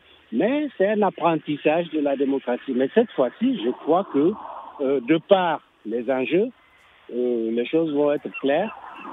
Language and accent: French; Zinder, Niger; moi je suis de Zender